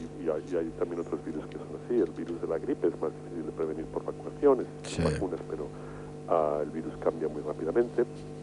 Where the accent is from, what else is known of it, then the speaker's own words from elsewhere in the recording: Castile, Spain; No, yo no soy catalán, yo soy castellano.